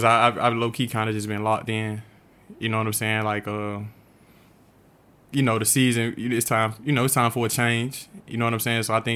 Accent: Memphis, Tennessee, United States; now in Florida, United States; So Florida is like, it's like, I'm from Memphis, but Florida is home for

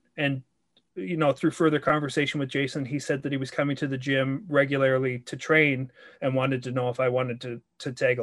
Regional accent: Kingston, Ontario, Canada; So he knew I was from Kingston.

